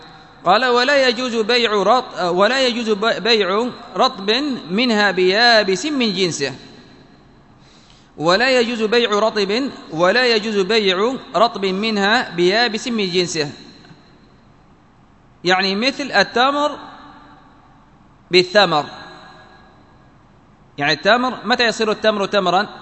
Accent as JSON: {"language": "Arabic", "country": "Yemen", "said": "يعني عندنا في اليمن يقال الرازقي، الحالمي، الصعداوي"}